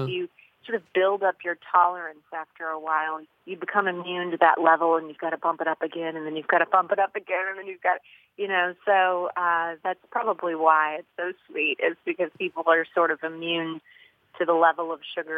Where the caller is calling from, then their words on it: Louisville, Kentucky, United States; I'm calling from Louisville, Kentucky.